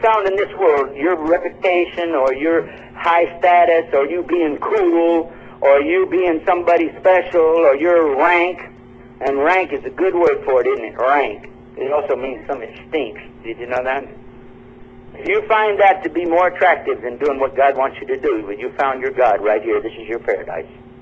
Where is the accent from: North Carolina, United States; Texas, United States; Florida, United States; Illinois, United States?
Texas, United States; I'm from Texas. We know what that means down there.